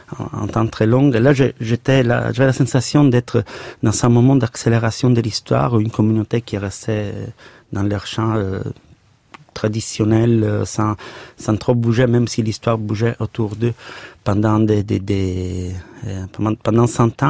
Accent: Sicily, Italy; French is a second language; chez moi en Sicile, c'est vert, c'est la Méditerranée, c'est des oliviers, des champs.

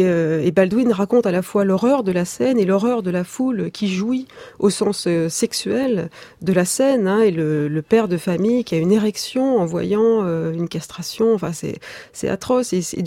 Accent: France; L'Académie, c'est chez nous, en France, une espèce de machine de normativité.

